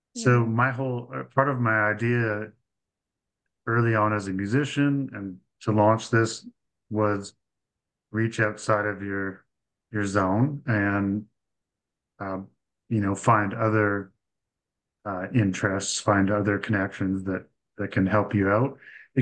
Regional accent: Calgary, Alberta, Canada; also born or lived in Toronto / Vancouver; I was born in Toronto, and I've lived in Calgary my whole most of my life, and I've also lived in Vancouver for several years.

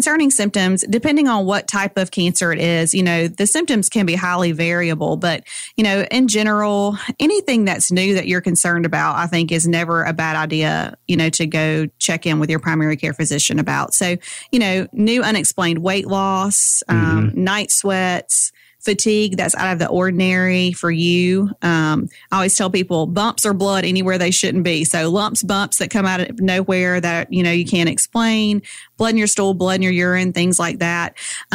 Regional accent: Kinston, Alabama, United States; also born or lived in Birmingham, United States / Mobile, United States; So I'm from Kinston, Alabama, which no one ever knows. So Enterprise Dothan is usually the closest place anyone's ever heard of.

